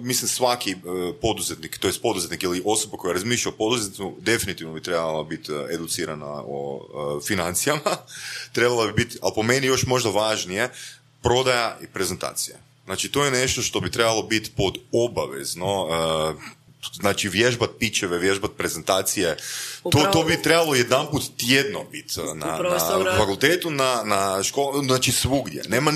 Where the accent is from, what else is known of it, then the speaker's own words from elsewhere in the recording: Varaždin, Varaždin County, Croatia; iz Varaždina sam, inače, mi smo to imali.